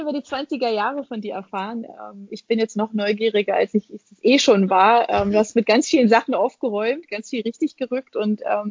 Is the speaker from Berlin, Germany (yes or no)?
yes; Berlin, Germany; Geht mir auch immer so, wenn ich da bin, in meiner alten Heimat.